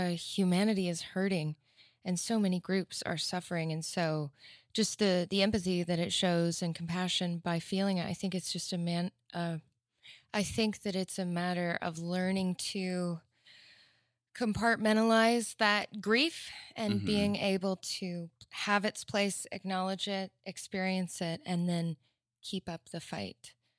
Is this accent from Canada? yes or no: no; Deep South, United States; I'm from the Deep South. You know, I grew up in such a conservative place.